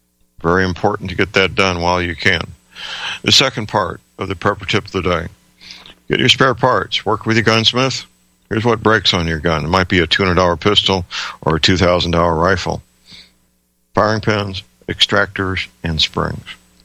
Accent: St. Louis, Missouri, United States; Dr. Phil Myers is a chiropractic physician living and working in my hometown, St. Louis, Missouri.

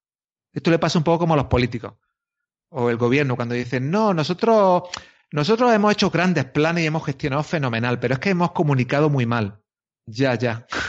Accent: Córdoba, Andalusia, Spain; gente como yo, que soy un tío de Córdoba que no es conocido

